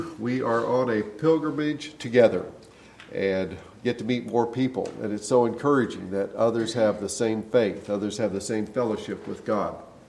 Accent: Oklahoma, United States; also born or lived in Texas / Florida / Indiana / New Mexico; I was born in Texas, raised in Oklahoma, spent time in Florida, Indiana, New Mexico, Colorado, back to Texas.

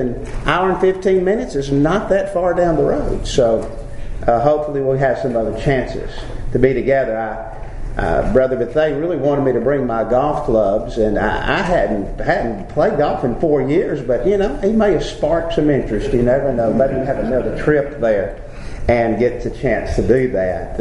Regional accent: Birmingham, Alabama, United States; I grew up in West End in Birmingham, and that whole community has changed radically.

